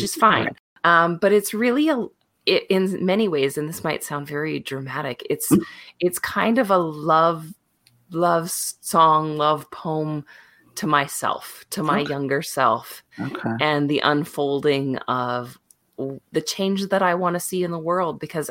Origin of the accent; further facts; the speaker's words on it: Canada; Well, I'm Canadian, so I'm going to say we're classically known for just wandering around saying thank you and sorry for every single thing.